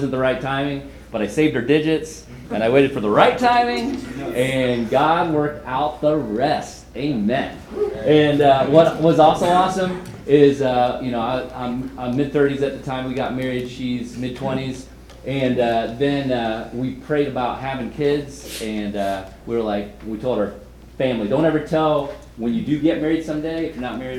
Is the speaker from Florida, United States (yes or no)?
yes; Florida, United States; I'm from Florida. I'm from Florida, and I know my good buddy Gabe is from Miami, and he came up with me, and he's a Dolphin fan.